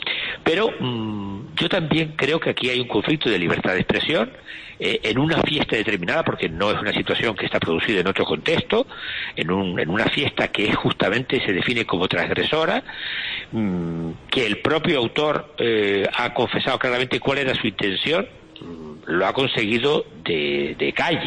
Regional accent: Canary Islands, Spain; como canario agradecido

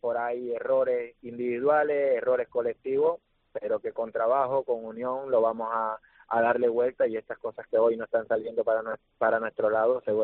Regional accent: Colombia; porque somos colombianos, porque nos conocemos bien

